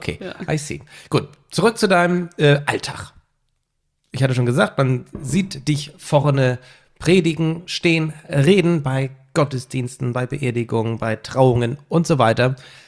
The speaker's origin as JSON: {"language": "German", "town": "Milchstedt", "country": "Germany", "tie": "born or raised there", "said": "Und ich bin ja in Milchstedt aufgewachsen. Hab die schönste Zeit meines Lebens gefühlt in Milchstedt verbracht."}